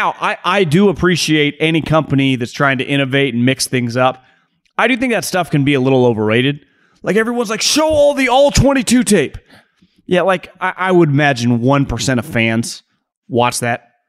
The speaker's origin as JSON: {"language": "English", "region": "California", "country": "United States", "tie": "born or raised there", "said": "You know, I grew up in California."}